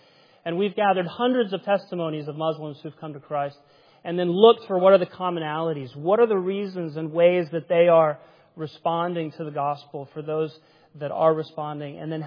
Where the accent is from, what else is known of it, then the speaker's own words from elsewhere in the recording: Ohio, United States; why would I as an American from rural Ohio, grew up surrounded by cornfields, be talking about Islam and be here?